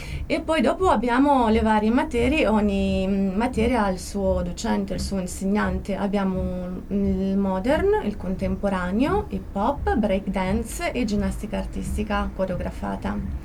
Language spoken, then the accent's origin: Italian; Russia; Italian is a second language; now in Italy; Io provengo dalla Russia, dove non c'erano questi pregiudizi. Per me, quando sono arrivata qui, è stata una cosa molto nuova, molto strana.